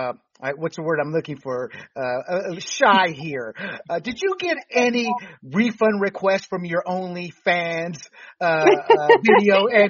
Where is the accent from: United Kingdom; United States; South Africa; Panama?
Panama; born or raised there